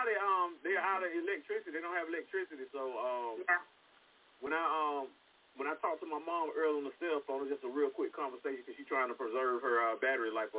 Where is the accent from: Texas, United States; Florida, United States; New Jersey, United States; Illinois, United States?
Florida, United States; I remember growing up in Florida. So since I grew up in Florida, I remember hurricanes like the back of my hand.